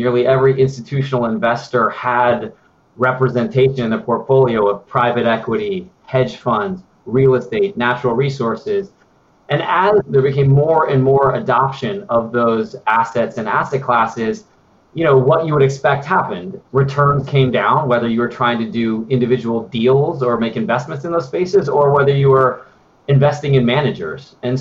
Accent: Denver, Colorado, United States; she and I grew up together in Denver and have known each other since middle school.

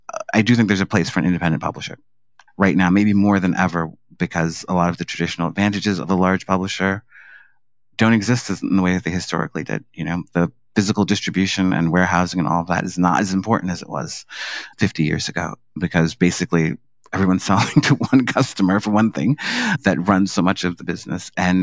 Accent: New York City, New York, United States; Yeah, so I grew up in Harlem in, you know, the 1970s and 80s. Harlem was definitely pre-gentrification. I grew up in the Grant Housing Projects, which are on the west side of Harlem.

